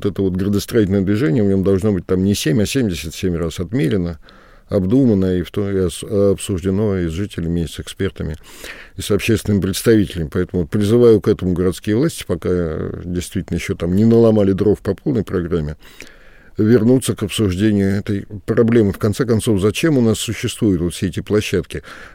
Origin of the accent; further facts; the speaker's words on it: Moscow, Russia; я бы как уроженец Преображенского с вами поспорил бы.